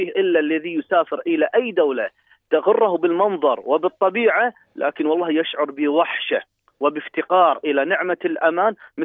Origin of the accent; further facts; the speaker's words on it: Kuwait; ونحن خاصة في الخليج أنا أقول، وتحديدا في بلدنا الكويت